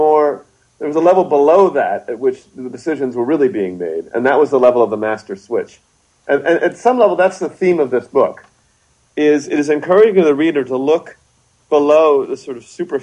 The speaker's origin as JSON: {"language": "English", "country": "Canada", "tie": "born or raised there", "also_born_or_lived": "United States", "said": "Even though I'm American, I was raised in Canada, so I'm also Canadian"}